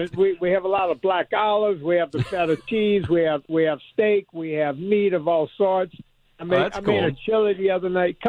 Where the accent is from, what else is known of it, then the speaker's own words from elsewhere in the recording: New Orleans, Louisiana, United States; Yeah, I'm from New Orleans. I'm actually down in Louisiana right now.